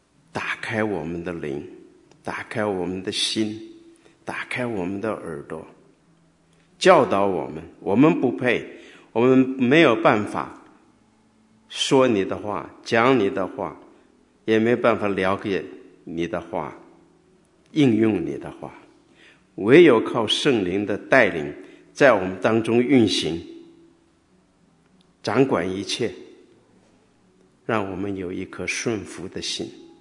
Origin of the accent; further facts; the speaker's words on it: Taiwan; now in Minnesota, United States; 让我提想到53年以前我离开台湾到明尼苏达来。